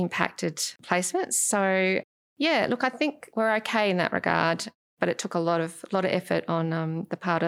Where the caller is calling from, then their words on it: Victoria, Australia; And I'm speaking from Victoria